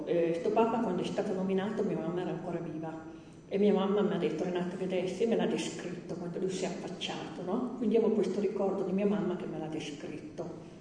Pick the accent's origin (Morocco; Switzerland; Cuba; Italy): Italy; Asti, Piedmont; io sono astigiana. E io sono di Portacomaro.